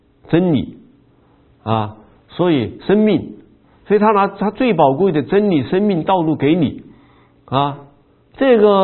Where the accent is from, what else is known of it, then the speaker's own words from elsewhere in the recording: Guizhou, China; 比方说我们的家乡贵州省啊